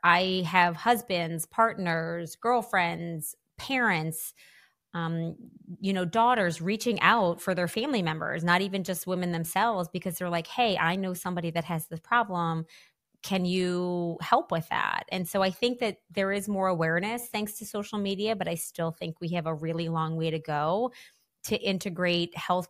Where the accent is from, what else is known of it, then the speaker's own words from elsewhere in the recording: New Orleans, Louisiana, United States; and then now I'm back in New Orleans, which is my hometown